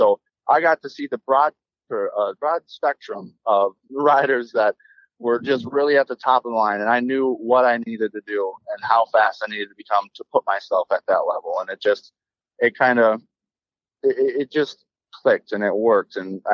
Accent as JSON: {"language": "English", "region": "Minnesota", "country": "United States", "tie": "born or raised there", "said": "But growing up in Minnesota, riding with my brother, and about 10 years old, we started really building a big community of riders."}